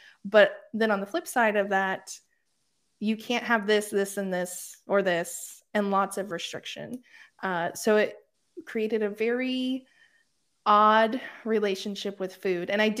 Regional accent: Kansas, United States; So I grew up in Kansas, in Southwest Kansas, a very small town of about 1,000 people. So when people are like, oh yeah, I'm from a small town, I'm like, no, I am from a small town.

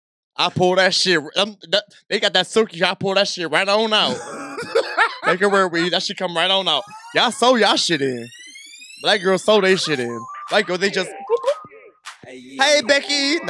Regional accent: St. Charles, Missouri, United States; I'm from St. Charles, Missouri. I'm from St. Charles.

